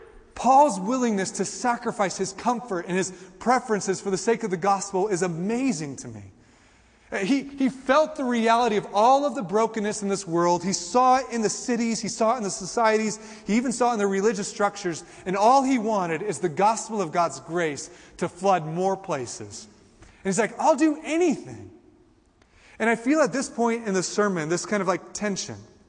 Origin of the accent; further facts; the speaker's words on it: Kansas City, Missouri, United States; now in Colorado, United States; When I moved to Colorado, I grew up in Kansas City. My family was season ticket holders to the Kansas City Chiefs.